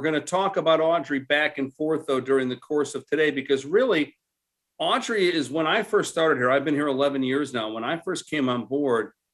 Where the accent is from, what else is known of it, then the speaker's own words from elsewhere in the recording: Chicago, Illinois, United States; Well, I'm from Chicago.